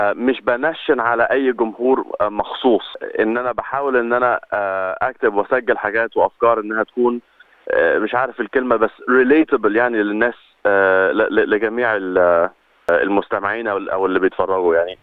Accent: Egypt; now in Australia; أنا مصري وقاعد في أستراليا

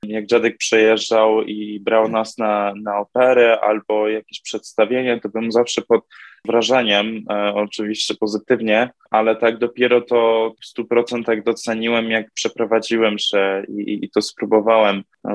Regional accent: United States; moved away as an adult; now in Poland; Urodziłem się w Stanach i wychowałem się tam i tak naprawdę do 18 albo nawet 17 roku życia to ani razu nie przyszło mi do głowy, że może bym przeprowadził się do Polski i śpiewał.

